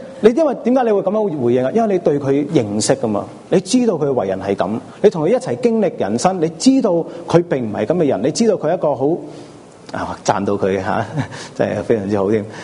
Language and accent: Cantonese; Hong Kong; 咁细个喺香港咧